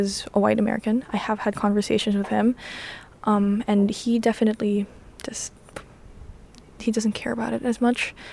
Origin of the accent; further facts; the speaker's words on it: Philippines; because I'm Filipino